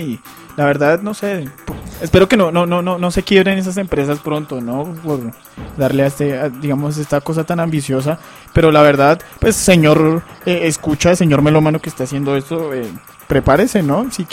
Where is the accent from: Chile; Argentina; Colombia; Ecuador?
Colombia; Y como buenos colombianos, no está listo.